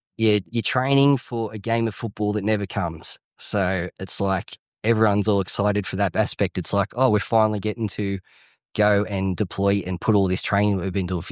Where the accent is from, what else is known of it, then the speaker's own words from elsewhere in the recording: Cessnock, New South Wales, Australia; also born or lived in Lake Macquarie; As a primary school age, I was more from Lake Macquarie, Kays Beach area, and then moved up to Cessnock going into high school.